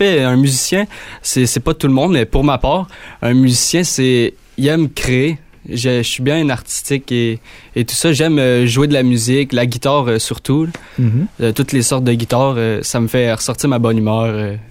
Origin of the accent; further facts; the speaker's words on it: Montreal, Quebec, Canada; Je suis natif de Montréal, moi.